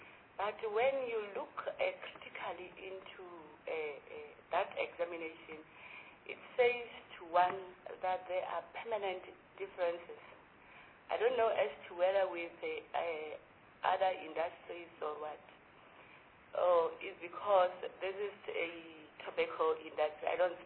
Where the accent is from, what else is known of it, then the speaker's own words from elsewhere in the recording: North West, South Africa; You know, I come from Northwest, and it is more rural, actually. And there are lots and lots of farms in that province.